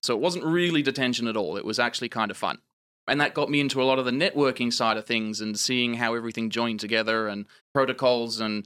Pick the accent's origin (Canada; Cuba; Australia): Australia; Outback; So I grew up in the Australian outback, if you can't tell of my accent, not an American.